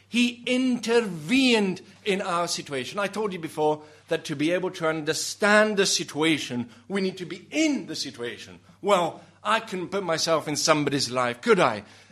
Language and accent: English; Italy; You know, there was a report in our country, in Italy. I come from Italy.